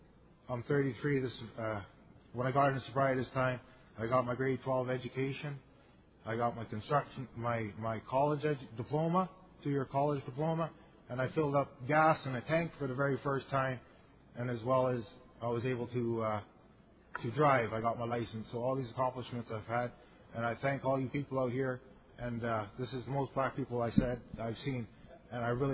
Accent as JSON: {"language": "English", "region": "Ontario", "country": "Canada", "tie": "born or raised there", "said": "Being in Northern Ontario, where I was raised, we played hockey."}